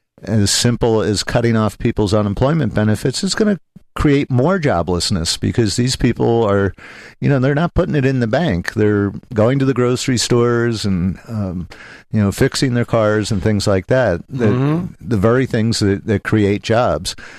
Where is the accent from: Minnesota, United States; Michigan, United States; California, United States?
California, United States; Los Altos; there's my hometown of Los Altos on the front page of the New York Times.